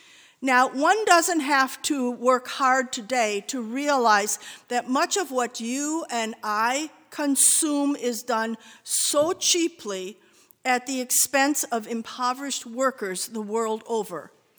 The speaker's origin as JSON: {"language": "English", "region": "Wisconsin", "country": "United States", "tie": "born or raised there", "said": "Indeed, that very company, in its local expression in my little hometown in Wisconsin, helped to pay my way through college by giving me a summer job."}